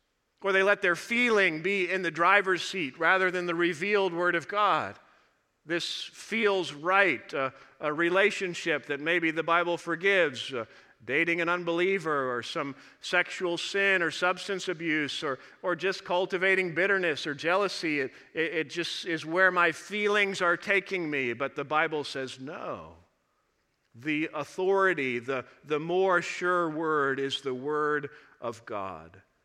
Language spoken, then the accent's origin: English; Missouri, United States; I was from Southeast Missouri. We had like two main roads, and you kind of went from there.